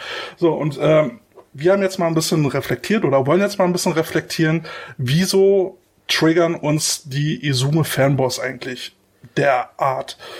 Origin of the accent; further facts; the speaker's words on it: Berlin, Germany; Bei uns in Berlin waren Raiders immer groß.